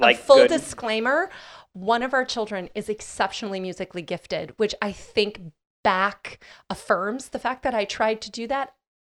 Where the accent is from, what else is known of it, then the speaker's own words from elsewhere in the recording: Midwest, United States; especially in the small town I grew up in the Midwest